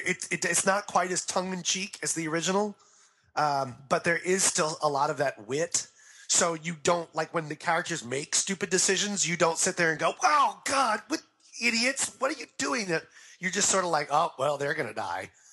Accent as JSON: {"language": "English", "region": "the South", "country": "United States", "said": "even though I'm the one from the South and I'm just inherently racist."}